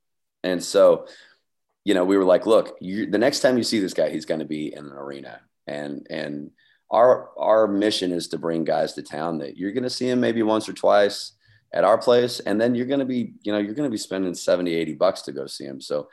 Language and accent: English; Post Falls, Idaho, United States; I grew up on McGuire Road in Post Falls, Idaho. I started playing in that club when it was Kelly's when I was 16.